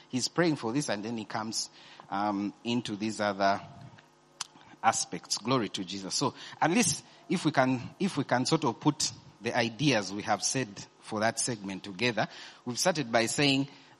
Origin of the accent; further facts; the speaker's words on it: Sembabule, Central Region, Uganda; born there; I can't start telling him I was born in Sembabule, my mother died, then what?